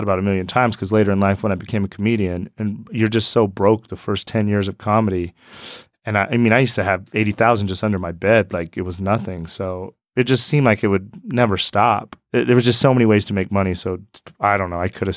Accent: Wyoming, United States; And I was like, "I'm from Wyoming, sir."

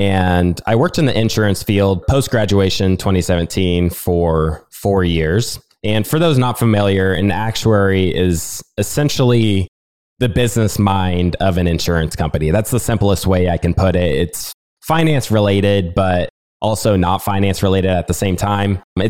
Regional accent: Midwest, United States; Yeah, so as I mentioned earlier, I grew up in the Midwest.

